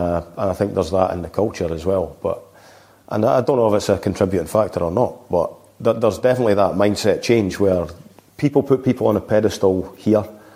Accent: Scotland, United Kingdom; Maybe I'm being Scottish negative again

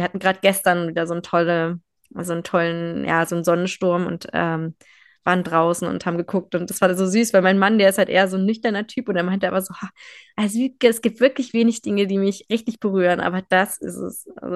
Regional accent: Berlin, Germany; Aber ich komme halt aus Berlin, für mich sind es Berge.

